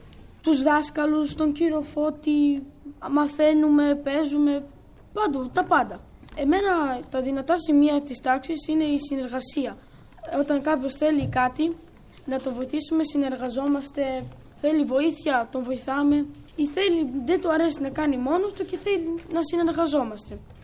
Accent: Romania; Greek is a second language; now in Greece; είμαι από τη Ρουμανία.

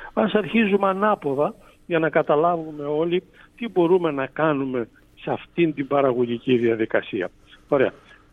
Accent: Eastern Macedonia and Thrace, Greece; να φανταστείτε ότι έχει γίνει τμήμα του Δήμου Δράμας, γιατί έχει αστική συγκοινωνία κλπ. Κι όμως το χωριό μου που είχε 180 κατοίκους

